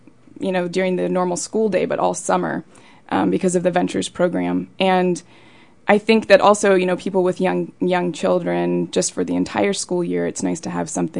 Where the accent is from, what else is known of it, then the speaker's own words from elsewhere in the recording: Soldotna, Alaska, United States; I'm originally from Soldotna, Alaska